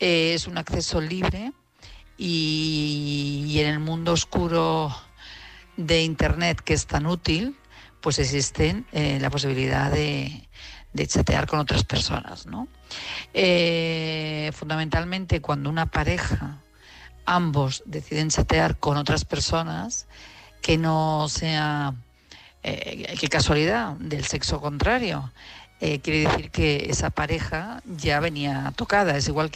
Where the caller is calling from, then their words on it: Madrid, Community of Madrid, Spain; de Madrid.